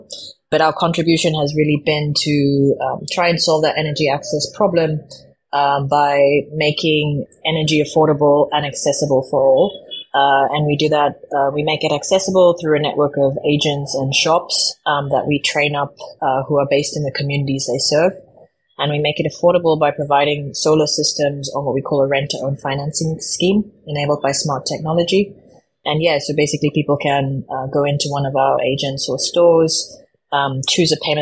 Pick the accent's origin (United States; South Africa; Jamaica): South Africa; So I grew up in South Africa, and so the grid has really just deteriorated over time.